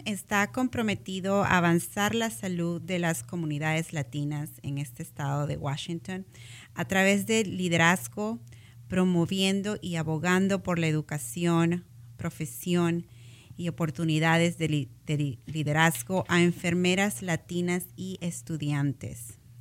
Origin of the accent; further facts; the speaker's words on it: Peru; moved away; Porque yo vine hace 18 años, yo soy de Perú, y también vine aprendiendo el inglés como segunda lengua